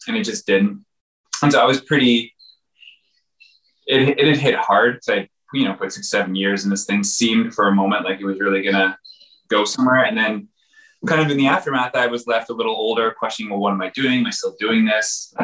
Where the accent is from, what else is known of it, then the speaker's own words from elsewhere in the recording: Toronto, Ontario, Canada; where I grew up in Ontario, especially in Toronto at the time, wasn't lovely.